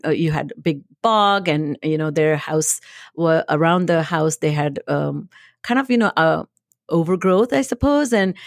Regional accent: Maharashtra, India; English is a second language; You know, I grew up in India, as listeners, all of you know. Recently, in a state that I grew up, it's called Maharashtra

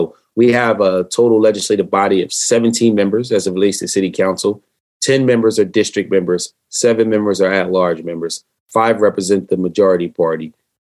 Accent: Philadelphia, Pennsylvania, United States; that was the demographic makeup of that particular neighborhood when I was growing up in Philadelphia.

